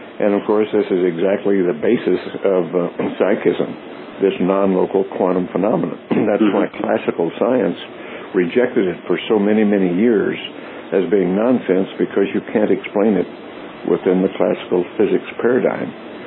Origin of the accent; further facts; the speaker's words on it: Roswell, New Mexico, United States; But since I grew up in Roswell, New Mexico, right down the road from Dr. Robert Goddard, the father of American rocketry